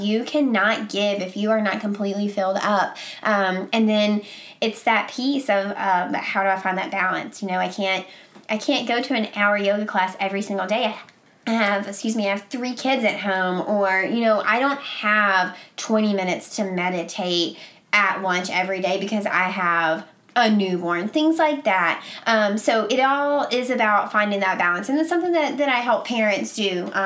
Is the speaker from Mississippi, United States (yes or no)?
yes; Mississippi, United States; also born or lived in Alabama; now in Boston, United States; I'm originally from Mississippi and Alabama, so I'm already kind of... different from living up here in Boston.